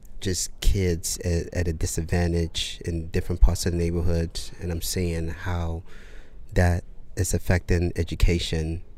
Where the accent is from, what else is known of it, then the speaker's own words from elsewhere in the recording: Nigeria; now in United States; just being a Nigerian American, I just felt some type of, you know, racism and injustice towards me